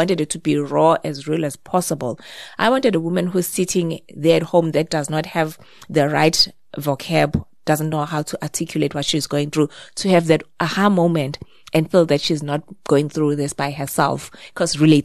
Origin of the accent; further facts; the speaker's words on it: Pietermaritzburg, KwaZulu-Natal, South Africa; I'm from Pietermaritzburg, KZN.